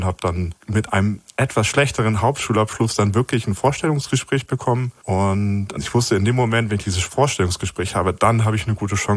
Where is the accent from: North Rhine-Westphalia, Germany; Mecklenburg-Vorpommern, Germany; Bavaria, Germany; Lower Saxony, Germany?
Lower Saxony, Germany; Hanover; ich bin in Hannover aufgewachsen